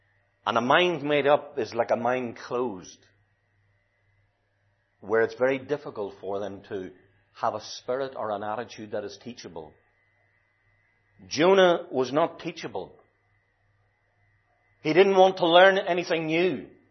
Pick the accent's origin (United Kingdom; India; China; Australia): United Kingdom; Northern Ireland; I was amazed coming from Northern Ireland about some of the things that I had a dislike of.